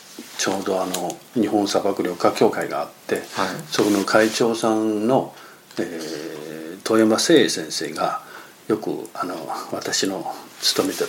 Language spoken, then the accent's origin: Japanese; Wuhai, Inner Mongolia, China; Japanese is a second language; now in Japan; 私は出身は中国の内モンゴル出身です。